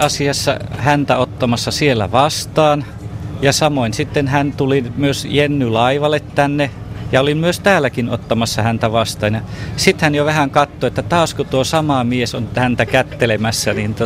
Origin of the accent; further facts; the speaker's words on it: Savo, Finland; No itse asiassa mä oon savolainen.